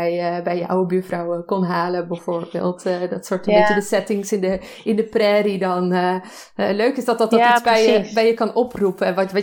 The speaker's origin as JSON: {"language": "Dutch", "country": "Portugal", "tie": "born or raised there", "said": "Misschien weet je het wel, dat ik ben in Portugal opgegroeid."}